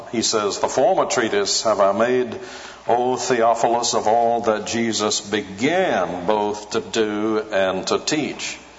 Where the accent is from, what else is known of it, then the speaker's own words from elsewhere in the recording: Birmingham, Alabama, United States; When I was growing up in Birmingham, Alabama, I still remember